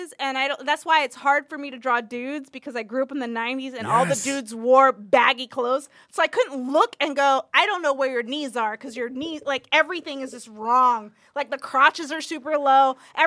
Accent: Florida, United States; Ideally, like the Marlins because I'm from Florida.

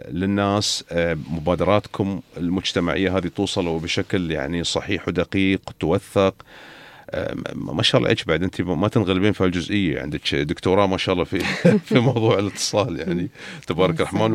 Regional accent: United Arab Emirates; accent: Emirati

